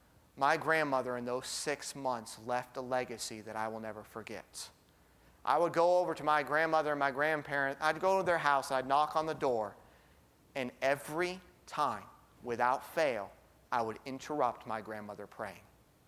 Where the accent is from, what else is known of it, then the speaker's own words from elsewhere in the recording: Alaska, United States; Being the time that I grew up in Alaska, was traveling was nowhere near as easy.